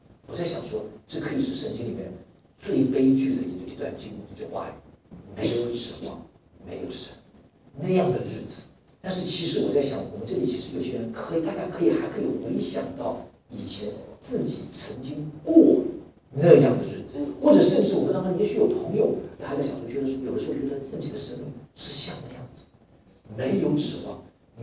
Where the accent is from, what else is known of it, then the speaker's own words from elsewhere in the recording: Massachusetts, United States; 我自己生长的教会在以前在麻州的时候，也是一个很小的教会